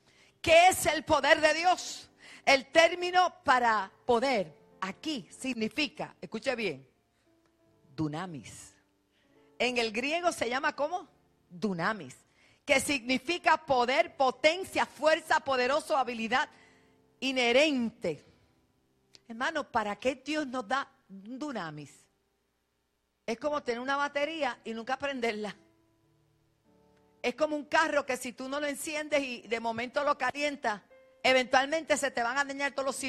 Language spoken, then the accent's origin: Spanish; New York, United States; born there; Yo nací en Nueva York.